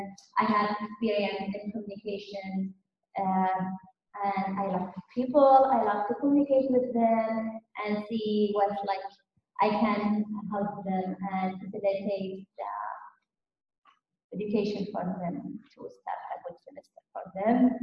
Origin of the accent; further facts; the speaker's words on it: New York City, New York, United States; I come from New York City. I'm a PhD student in microbiology.